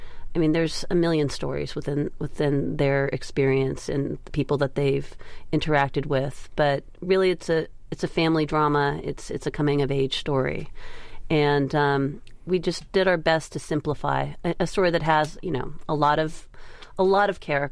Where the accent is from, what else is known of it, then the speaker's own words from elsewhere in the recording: California, United States; I was exposed to a lot of really remarkable, amazing experiences growing up in the Bay Area as a kid with artistic people.